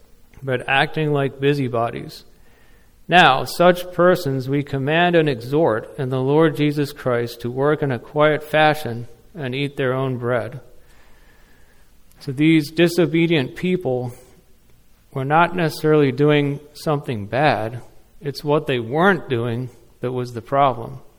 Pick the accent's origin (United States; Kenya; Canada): Kenya; growing up in Africa, it makes a lot more sense to me. Like the country of Kenya that I grew up in has 48 different tribes of people.